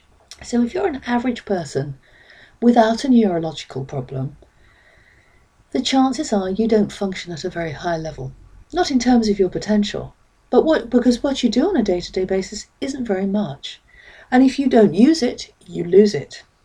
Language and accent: English; Reading, South East England, United Kingdom; I'm from Reading in Berkshire in the UK.